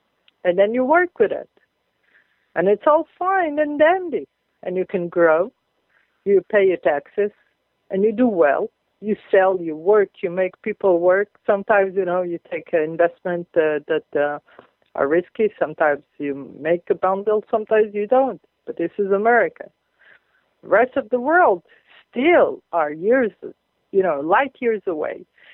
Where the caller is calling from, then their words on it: Israel; And I'm talking here from Israel.